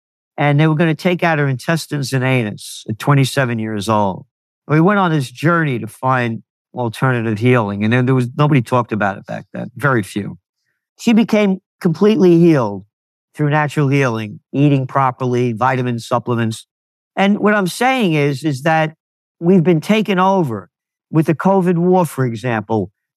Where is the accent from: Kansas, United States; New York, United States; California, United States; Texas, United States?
New York, United States; New York City; I grew up in the Bronx as a kid. I was the youngest of five. I ran away from kindergarten at 4.5 years old across the Boston Post Road.